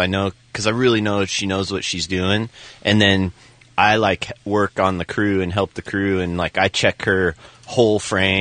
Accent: South Gate, California, United States; also born or lived in Lynwood; I've been going there since, you know, growing up in Southgate and Linwood and stuff.

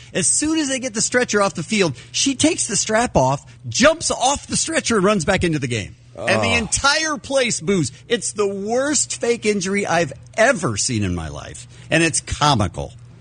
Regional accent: United States; And I'm an American.

